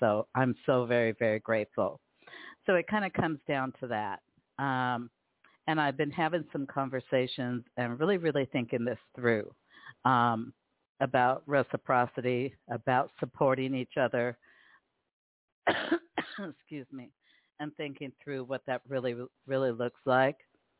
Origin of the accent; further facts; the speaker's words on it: Seattle, Washington, United States; now in Las Vegas, United States; I'm from Seattle, Washington, and I was missing my babies, my family, my loved ones. Life in Vegas has been challenging for me.